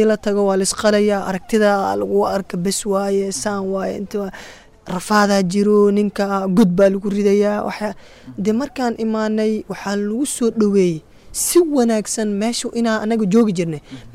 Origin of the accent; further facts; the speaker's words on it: Barawe, South West State, Somalia; waxaan ka imid Baraawe